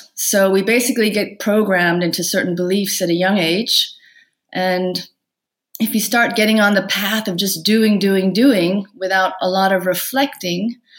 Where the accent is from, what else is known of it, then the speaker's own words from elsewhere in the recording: Iowa, United States; Well, I grew up in Iowa, so in the Midwest. My father is American, Swedish German, and my mother was Korean. So they met in Korea. And so I grew up in a bicultural household. In the middle of Iowa, there were no Asians when I was growing up.